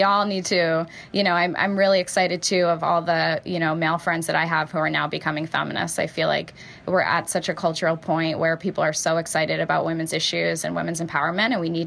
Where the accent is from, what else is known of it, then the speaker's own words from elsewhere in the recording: Buffalo, New York, United States; And I'm just so proud to be from Buffalo